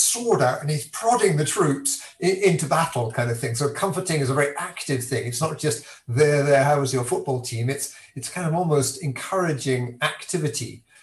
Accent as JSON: {"language": "English", "country": "United Kingdom", "said": "we're a bit mealy-mouthed about it, aren't we? We're very British."}